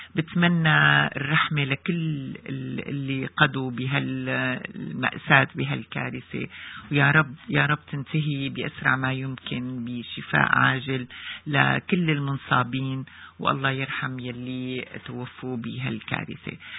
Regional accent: Syria; نحن سوريين.

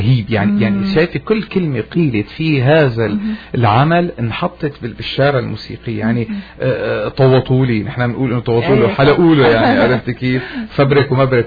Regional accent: Syria

